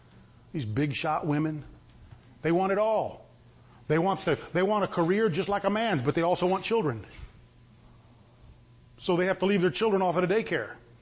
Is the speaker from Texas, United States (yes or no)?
yes; San Antonio, Texas, United States; I'm glad I'm an American. I'm glad I'm a Texan. I'm glad I'm from San Antonio.